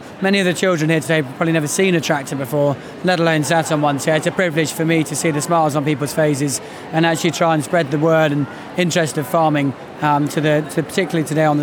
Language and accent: English; East Midlands, United Kingdom; I'm a farmer from Northamptonshire.